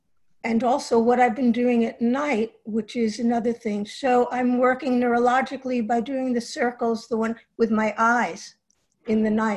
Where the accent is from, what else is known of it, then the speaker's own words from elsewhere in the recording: Nyack, New York, United States; Nyack, New York.